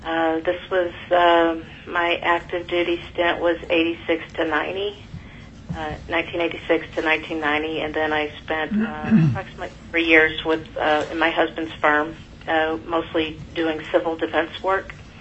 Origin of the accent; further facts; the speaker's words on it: Texas, United States; I'm from Texas. I was born into a large, poor family.